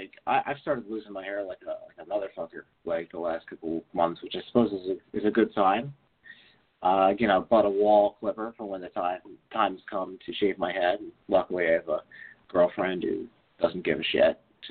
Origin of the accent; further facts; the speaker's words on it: East Coast, United States; I'm from the East Coast, so, like, I spent a lot of time on the East Coast